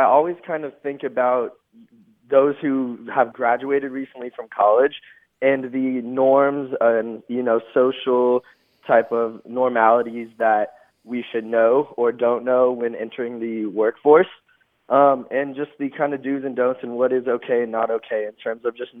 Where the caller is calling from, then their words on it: Austin, Texas, United States; Hey there … I'm calling in from Austin, Texas.